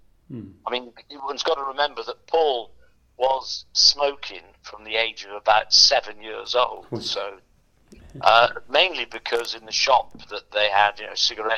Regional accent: Llanelli, Wales, United Kingdom; born there; I was born in Llanelli in, I'm not quite sure, James Street, I think, in 1944, August the 15th

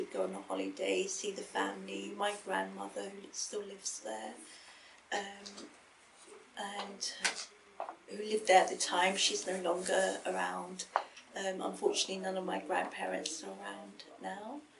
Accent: Mauritius; born there; I was born in Mauritius, which is a small island near the bottom of South Africa. I was born in 1969, many years ago.

